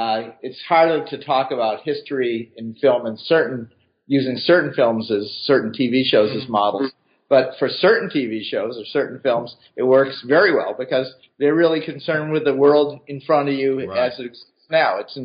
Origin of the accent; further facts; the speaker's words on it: Boston, Massachusetts, United States; So I grew up in Boston.